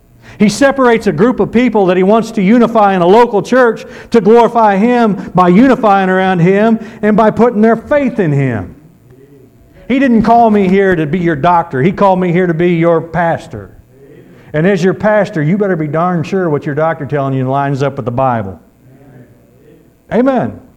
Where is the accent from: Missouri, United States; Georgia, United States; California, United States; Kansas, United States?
Missouri, United States; I found out I'm from Missouri, from the Show Me State.